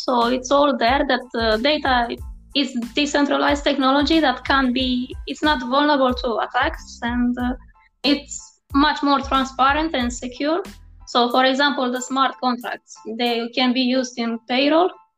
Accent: Romania; English is a second language; moved away as an adult; now in United Kingdom; I'm 20-something, let's say. So, okay. Yeah, and I'm from Romania, and I came in England 6 years ago to study psychology

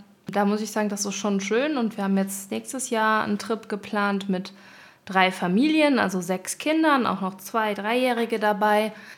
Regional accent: Rhineland, Germany; Wir kommen ja aus dem Rheinland und da ist ja die Niederlande nicht weit weg.

